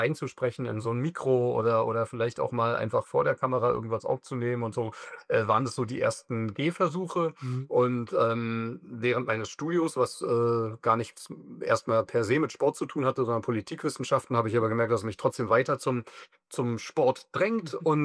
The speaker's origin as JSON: {"language": "German", "region": "Berlin", "country": "Germany", "said": "ich komme ja aus Berlin"}